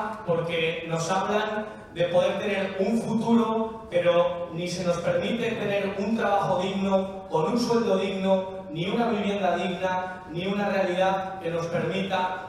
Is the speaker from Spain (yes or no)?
yes; Spain; soy periodista español.